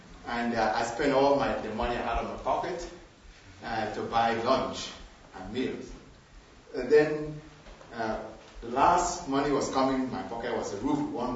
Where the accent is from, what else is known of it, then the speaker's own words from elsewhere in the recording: Nigeria; from Nigeria.